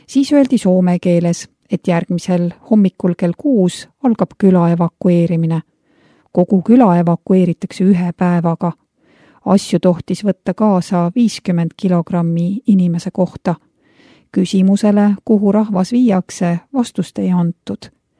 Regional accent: Leningrad Oblast, Russia; first language Finnish; Estonian is a second language; Olen soomlane, ingeri soomlane. Minu emakeel on soome keel.

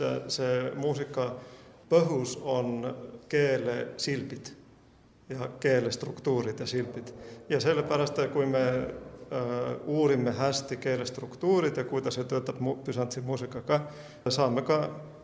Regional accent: Finland; Estonian is a second language; Ma olen näiteks soomlane ja olen õppinud Bütsantsi muusikat.

